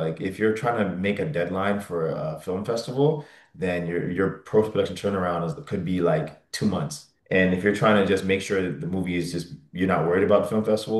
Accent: Canada; I got to bond with him over the fact that we're both Canadian. And we both at the time lived in New York.

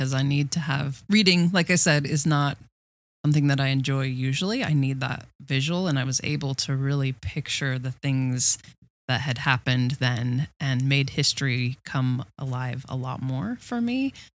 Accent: Colorado, United States; I didn't grow up Adventist. And I grew up in Colorado. So I guess I have that Western spirit a little bit.

